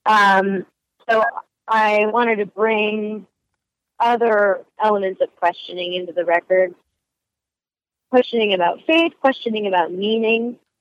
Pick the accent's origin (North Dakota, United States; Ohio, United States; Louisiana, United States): North Dakota, United States; Bismarck; That's home, yeah. I grew up in Bismarck. My dad's the only person who's still kicking it there.